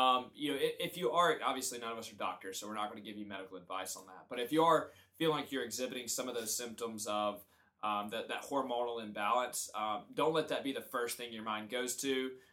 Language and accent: English; Alabama, United States; Like, I'm from Alabama, and that sounded really southern.